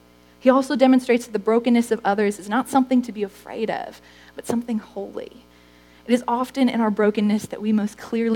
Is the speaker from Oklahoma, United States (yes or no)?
no; Minnesota, United States; I'm from Minnesota, so stepping outside in June in Carolina is like the worst.